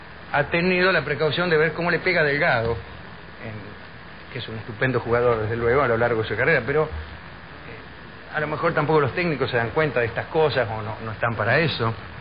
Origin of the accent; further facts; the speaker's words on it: Rosario de la Frontera, Salta, Argentina; de Rosario de la Frontera en Salta, mira vos.